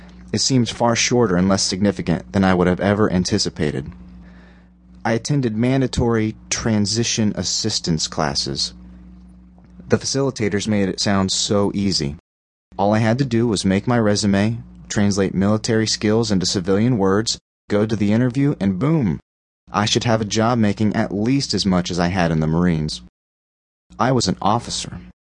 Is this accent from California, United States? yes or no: no; Ohio, United States; I'm originally from Ohio.